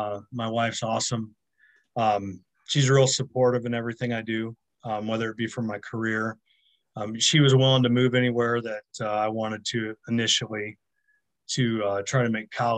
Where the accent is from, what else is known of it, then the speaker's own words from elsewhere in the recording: St. Charles, Missouri, United States; I'm able to do a job like in my hometown. You know, I live in St. Charles where I grew up, and I work in St. Louis, and I drive 15 minutes to work, and I'm around all my family.